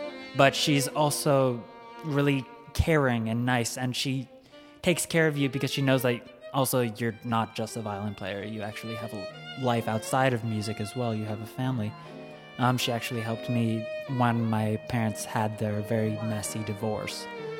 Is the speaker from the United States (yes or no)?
yes; Bloomington, Indiana, United States; Growing up in Bloomington, Indiana, everybody's heard about Josh Bell, the violinist. He's pretty much a superstar there.